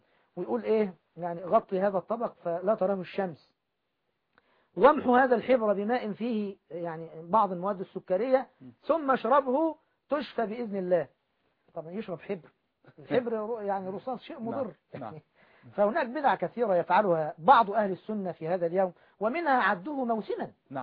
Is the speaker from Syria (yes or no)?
no; Egypt; وفي حاجة عندنا في مصر يسموها يعني كحك عاشوراء أو طعام عاشوراء